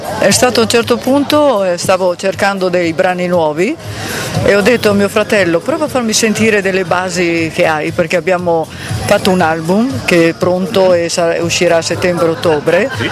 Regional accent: Cartagena, Bolívar, Colombia; io sono di Cartagena, lui è colombiano di Cartagena

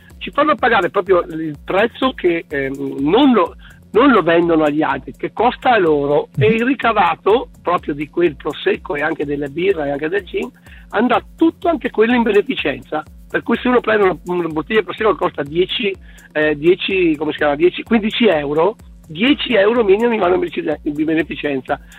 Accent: Schio, Veneto, Italy; io sono di Schio

